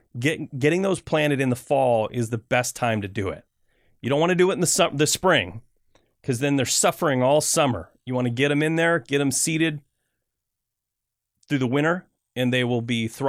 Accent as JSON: {"language": "English", "region": "Michigan", "country": "United States", "tie": "born or raised there", "lives_now": "Portland, United States", "said": "Well, I grew up in Michigan, and one of my friend's moms would grow roses, and it was a big deal."}